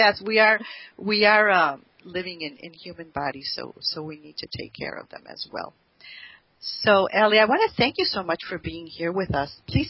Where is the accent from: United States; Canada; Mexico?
Mexico; Well, I grew up in Mexico some of my years when I was living there.